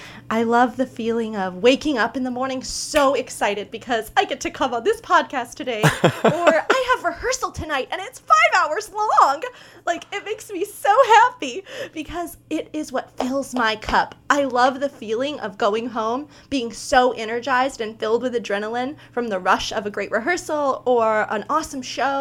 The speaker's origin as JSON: {"language": "English", "region": "Florida", "country": "United States", "tie": "born or raised there", "said": "And I grew up in South Florida on the East Coast, moved here in 2018"}